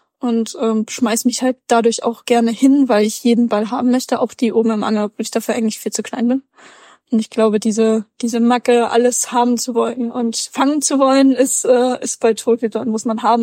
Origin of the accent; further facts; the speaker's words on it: Leipzig, Saxony, Germany; born there; Bin gebürtige Leipzigerin.